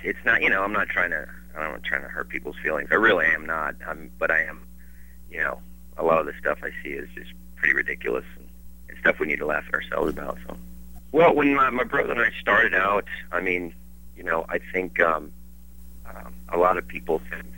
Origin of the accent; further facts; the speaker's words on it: New Jersey, United States; Down south, I'm from Jersey, whatever.